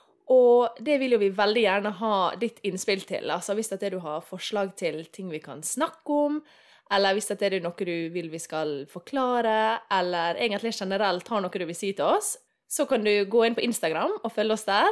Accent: Møre og Romsdal, Norway; men jeg er jo sunnmøring, så...

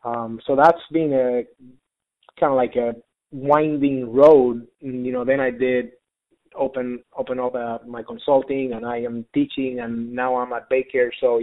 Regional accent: Puerto Rico; So yes, I am originally from Puerto Rico.

